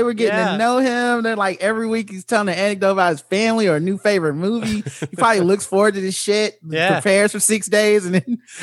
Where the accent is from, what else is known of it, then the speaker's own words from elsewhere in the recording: the South, United States; It's also because I'm from the South and I'm Black